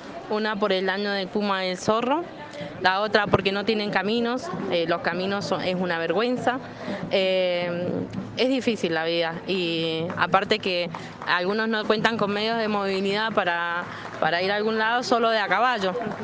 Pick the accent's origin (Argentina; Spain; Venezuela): Argentina; Malargüe, Mendoza; de Malargüe, o sea, vivo en el Cabado del Padén, a 200 kilómetros de Malargüe.